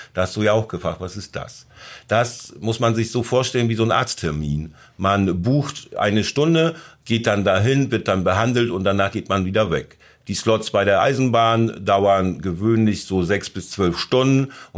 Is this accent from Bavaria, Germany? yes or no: no; Hamburg, Germany; Unter Hinterland verstehen wir als Hamburger nicht unbedingt Nordniedersachsen und Südschleswig-Holstein, sondern eher Mittel- und Osteuropa.